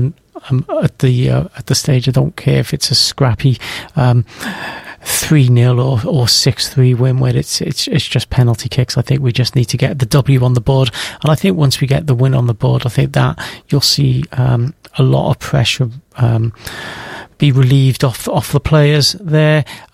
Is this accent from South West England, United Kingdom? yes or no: no; Wales, United Kingdom; because I think we need some glimmer of hope there as Welsh people.